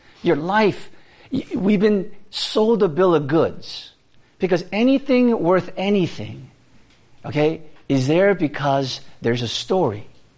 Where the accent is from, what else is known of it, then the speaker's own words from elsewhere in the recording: Landover, Maryland, United States; also born or lived in Woodbridge; When I moved from Landover, Maryland, lived in the apartment complex, and I moved to Woodbridge and went to middle school there, I didn't even know I picked it up.